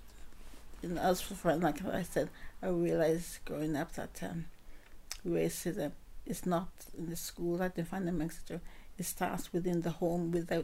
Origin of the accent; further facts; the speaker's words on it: Wales, United Kingdom; accent: Welsh; She said to me, how do they accept you here? You know, St. Kitts with your accent as a Welsh and a speaking person.